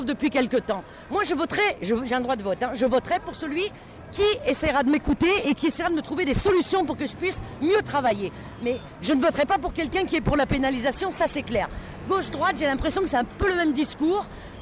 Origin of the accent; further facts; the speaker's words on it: France; On n'est pas en Suède déjà, on n'est pas suédois, on est français.